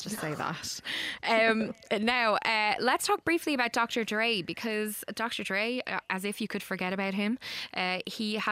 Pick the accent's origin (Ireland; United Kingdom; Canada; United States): Ireland; But at the end of the day, I am Irish. I have always been Irish. I will never be anything but Irish.